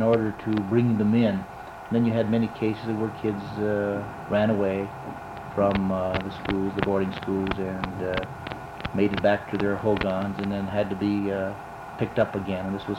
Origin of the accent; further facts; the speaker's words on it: Gallup, New Mexico, United States; Actually, during the time that I grew up in Gallup